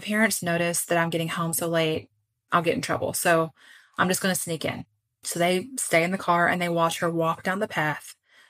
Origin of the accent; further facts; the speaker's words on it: Puerto Rico; So I grew up in Puerto Rico.